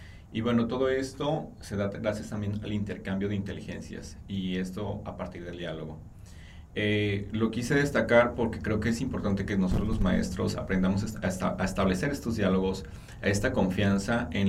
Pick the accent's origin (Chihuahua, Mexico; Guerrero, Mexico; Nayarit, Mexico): Nayarit, Mexico; Tepic; Cuando llegué al estado de Jalisco, yo provengo de Tepic, Nayarit